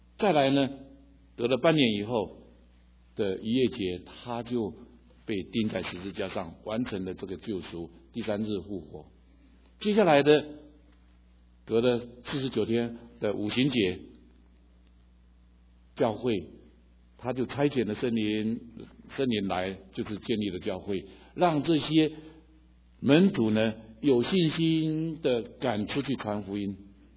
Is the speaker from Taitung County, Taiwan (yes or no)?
no; Hualien, Hualien County, Taiwan; 在我的故乡花莲哈，我们都是在做丰年祭，在献上感恩。